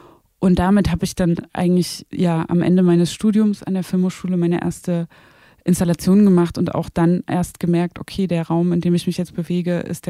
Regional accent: Zwickau, Saxony, Germany; Und ich bin ja in Zwickau geboren und aufgewachsen

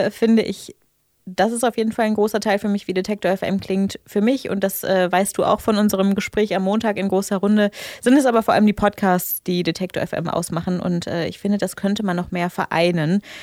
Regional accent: North Rhine-Westphalia, Germany; Weil ich als gebürtige Rheinländerin habe ja Verkehrsnachrichten für Brandenburg, Hamburg, Schleswig-Holstein, Sachsen, Sachsen-Anhalt, Thüringen gesprochen, ne?

